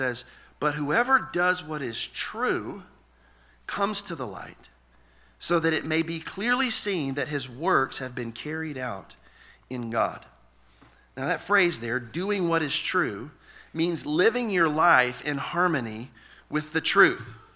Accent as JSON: {"language": "English", "region": "Louisiana", "country": "United States", "said": "You know, the cockroaches are really large where I'm from. I'm from Louisiana."}